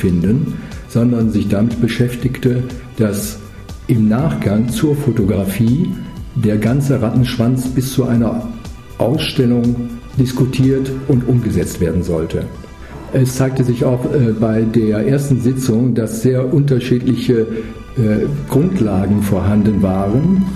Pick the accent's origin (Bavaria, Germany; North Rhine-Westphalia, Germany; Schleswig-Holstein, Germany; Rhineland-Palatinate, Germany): North Rhine-Westphalia, Germany; Ratingen; ich komme aus Ratingen